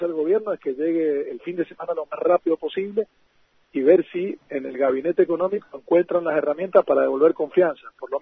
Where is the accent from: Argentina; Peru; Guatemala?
Argentina